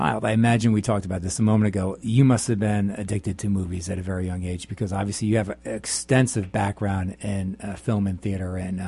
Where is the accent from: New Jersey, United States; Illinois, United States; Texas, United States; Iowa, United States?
New Jersey, United States; I'm just kidding. I'm from New Jersey.